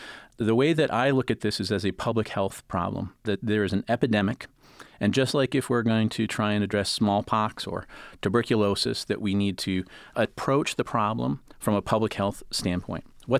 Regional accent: Portage, Michigan, United States; born or raised there

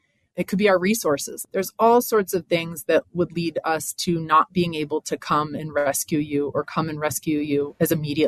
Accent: New York, United States; I'm from Western New York, and I didn't even think about this mountain being upside down

